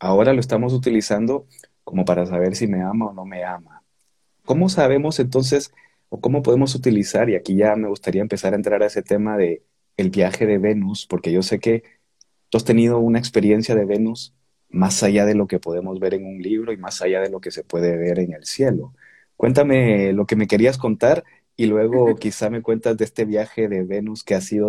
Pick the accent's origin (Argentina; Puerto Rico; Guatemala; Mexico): Guatemala; born there; Yo nací en Guatemala.